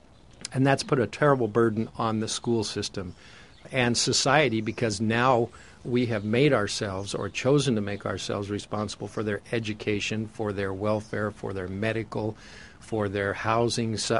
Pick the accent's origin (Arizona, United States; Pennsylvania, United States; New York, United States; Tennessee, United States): Arizona, United States; Mesa; I grew up in Mesa. I was born here. Three generations, my family has been here.